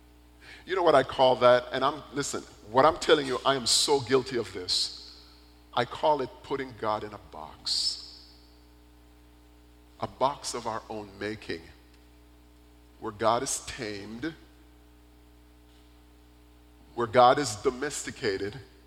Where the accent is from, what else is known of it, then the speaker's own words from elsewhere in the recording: Jamaica; They run up to me and said, hey, I hear you're from Jamaica. Yeah, I'm from Jamaica.